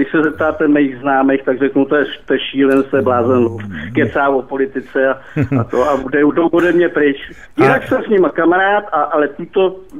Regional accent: Plzeň, Plzeň Region, Czechia; já jsem z Plzně původně, ale bydlím na jihu tady od Plzně pár kilometrů.

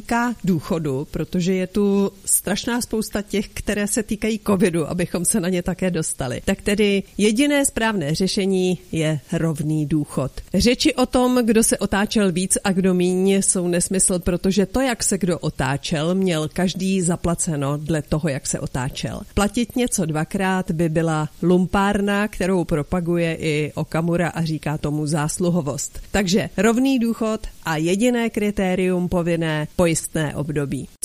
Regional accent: Karlovy Vary Region, Czechia; To my, ale kteří jsme ze Sokolovska, dobře víme.

